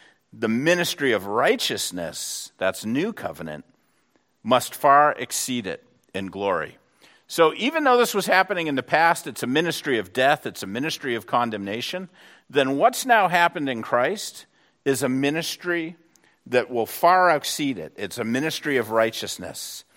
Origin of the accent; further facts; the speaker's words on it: New England, United States; When I grew up in New England, frequently we'd go up to Maine and, you know, get lobster and eat chowder on the coast.